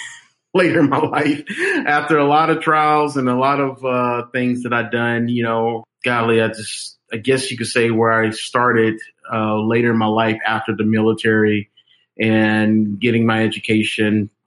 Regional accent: Austin, Texas, United States; also born or lived in Cuero, United States; I was born and raised in Texas, born out of Cuero, Texas, and raised up in Austin, Texas.

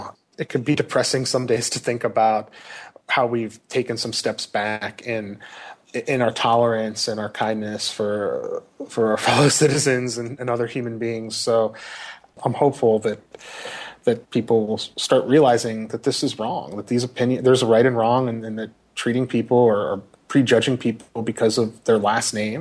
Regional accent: Youngstown, Ohio, United States; born there; You know, I was born in Youngstown, Ohio. My parents were born in Youngstown, Ohio.

